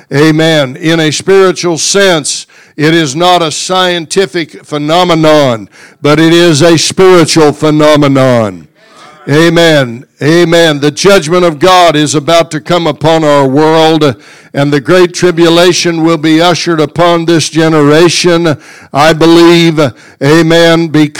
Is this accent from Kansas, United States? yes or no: yes; Kansas, United States; I grew up in Kansas. Most of my life has been lived in Kansas.